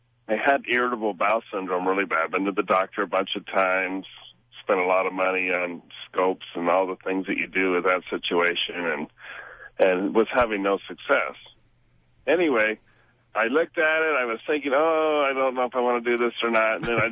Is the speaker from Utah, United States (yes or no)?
yes; Utah, United States; First of all, as Dr. Tong mentioned, I'm from Utah.